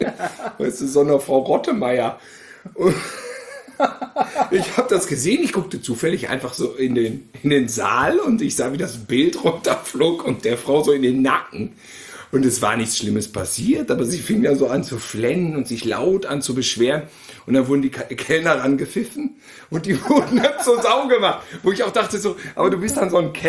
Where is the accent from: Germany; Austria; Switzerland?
Germany; North Rhine-Westphalia; das ist so als Westfale.